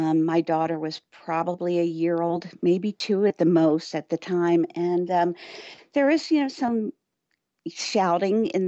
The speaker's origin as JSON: {"language": "English", "town": "Oakland", "region": "New Jersey", "country": "United States", "tie": "born or raised there", "said": "I grew up in a town called Oakland, New Jersey, which was about maybe 6 miles from Camden, and I had little contact with Camden growing up, but my mother was born and raised there."}